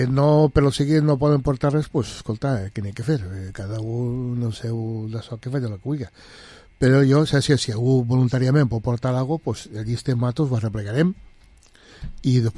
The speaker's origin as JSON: {"language": "Catalan", "region": "Valencian Community", "country": "Spain", "said": "ja saps que nosaltres som valencians"}